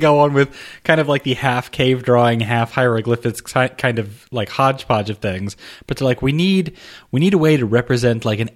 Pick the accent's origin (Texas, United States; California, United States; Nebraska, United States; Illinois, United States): California, United States; but I'm a writer from Southern California